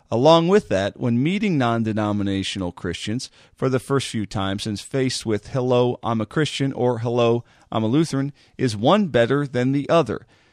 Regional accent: Illinois, United States; I think you're right, but I wouldn't know. I'm from Illinois.

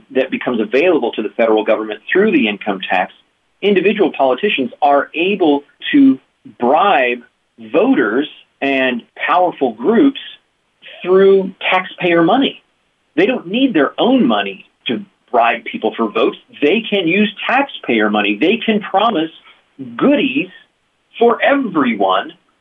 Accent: United States; And I don't say that because I'm an American.

